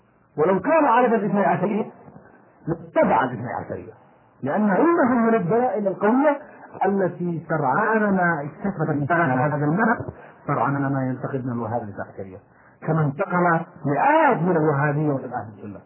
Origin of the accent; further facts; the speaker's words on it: Yemen; هذه مسألة ثابتة حتى أنه نحن عندنا في اليمن